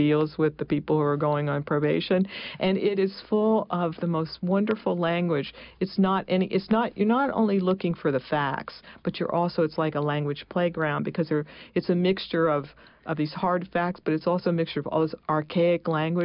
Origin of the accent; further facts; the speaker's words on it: West Virginia, United States; also born or lived in Albany; Here, I grew up in West Virginia, and then I grew up in Albany, so it isn't in a town.